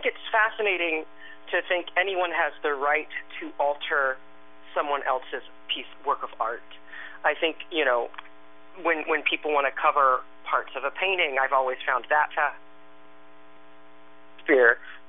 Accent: Texas, United States; I was raised in the Deep South in Texas, and I come from an area where I felt I was not allowed to be myself and express myself in my environment.

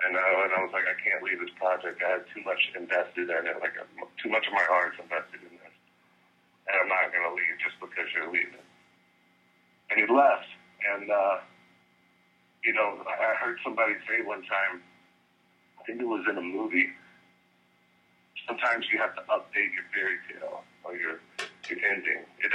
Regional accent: Memphis, Tennessee, United States; We're from Memphis, so we're big … all old school greats.

